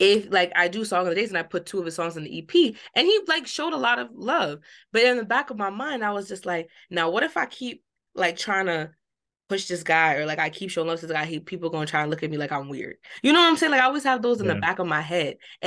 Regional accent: New Jersey, United States; I'm from Jersey, like from the New York, New Jersey area, right?

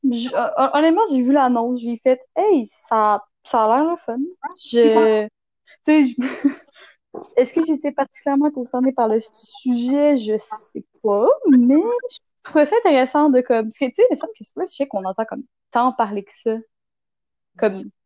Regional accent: Quebec, Canada; Alors que moi, je suis québécoise de souche, là, très, très, très québécoise.

